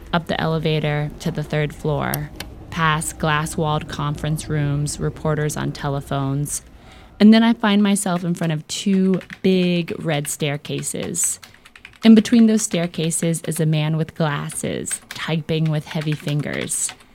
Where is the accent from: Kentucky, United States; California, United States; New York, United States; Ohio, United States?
Ohio, United States; Columbus; We land in Columbus, Ohio, my hometown, and I find myself over-romanticizing visiting my family.